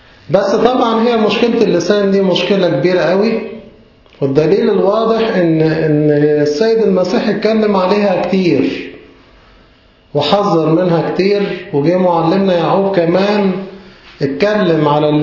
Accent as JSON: {"language": "Arabic", "country": "Egypt", "said": "وإحنا للأسف كمصريين ما تربيناش عليها"}